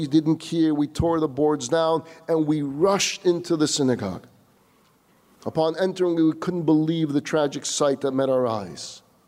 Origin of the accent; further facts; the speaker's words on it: Vilnius, Vilnius County, Lithuania; So I decided I'm going back to my hometown of Vilna.